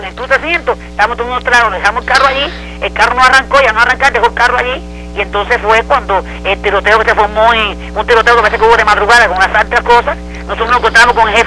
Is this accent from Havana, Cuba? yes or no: yes; Havana, Cuba; no puede ser, porque no soy tan pequeña, yo soy habanera